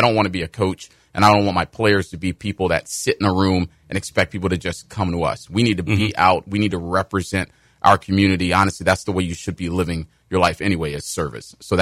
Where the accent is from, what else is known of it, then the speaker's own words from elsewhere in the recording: Washington, District of Columbia, United States; Born and raised in Washington, D.C., Chocolate City, as they call it.